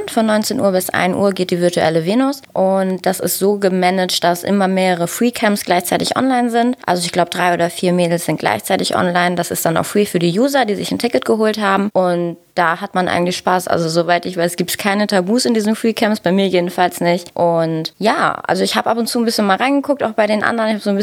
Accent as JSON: {"language": "German", "country": "Germany", "said": "ich bin 24 Jahre alt, ich komme aus Nähe Hamburg"}